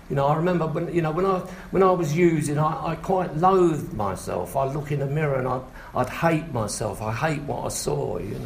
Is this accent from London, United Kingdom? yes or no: yes; London, United Kingdom; I try not to swear. I am from South London, so if I do, please forgive me.